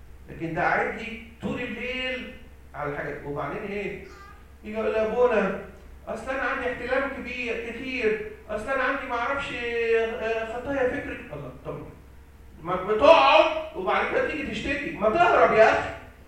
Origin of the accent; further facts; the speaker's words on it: Egypt; احنا كدكاتره مصريين وانا اتعلمت في كليه الطب